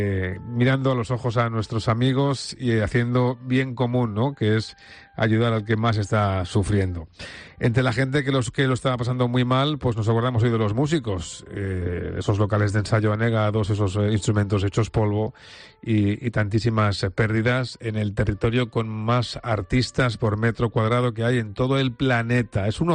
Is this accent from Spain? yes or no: yes; Valencian Community, Spain; Pero cómo somos también los valencianos